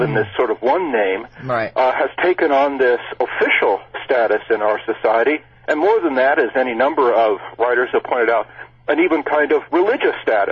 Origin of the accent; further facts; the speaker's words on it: United States; I was raised in America, like everyone else